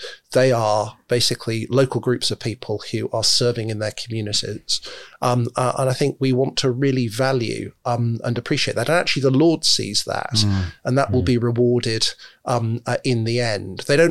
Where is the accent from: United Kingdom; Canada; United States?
United Kingdom; England; Therefore, which is why we naturally, as English people, love the underdog winning the occasion.